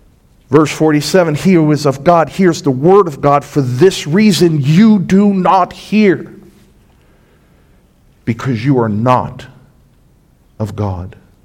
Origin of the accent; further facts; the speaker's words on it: Brooklyn, New York, United States; See, you guys know I'm from New York City. I'm from Brooklyn, New York, right?